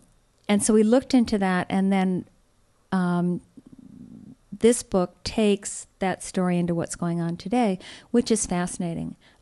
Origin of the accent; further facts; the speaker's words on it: New Jersey, United States; because I grew up in New Jersey.